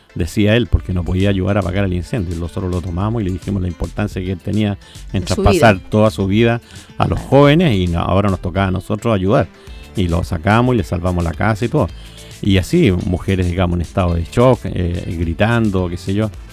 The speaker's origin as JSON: {"language": "Spanish", "town": "Curacaví", "region": "Santiago Metropolitan Region", "country": "Chile", "tie": "born or raised there", "said": "Bueno, principalmente a Curacaí, mi tierra, yo soy nacido y criado acá"}